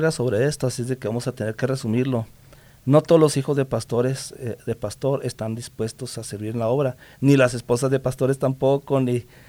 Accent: La Perla, Chihuahua, Mexico; born there; Bueno, pues yo nací en La Perla, Chihuahua, allá por Camargo, rumbo a Ojinaga, en ese entonces un pueblo muy pintoresco.

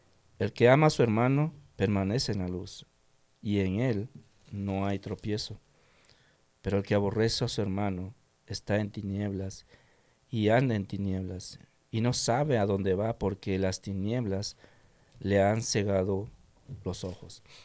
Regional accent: Peru; mi esposa es del país de México, yo soy de Perú.

